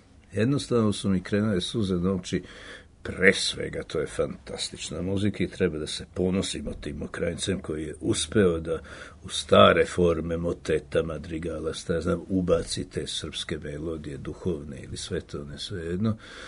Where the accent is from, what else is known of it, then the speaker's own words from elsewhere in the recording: Serbia; also born or lived in Israel; zapravo se dobije slika muzičkog života ovde, kod nas, u Srbiji, Jugoslaviji i Izraelu, gde sam proveo 28 godina